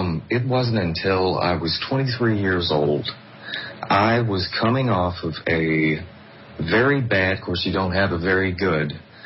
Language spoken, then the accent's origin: English; Texas, United States; You know, I'm from Texas. That's the way my father rolls, is horse ranch.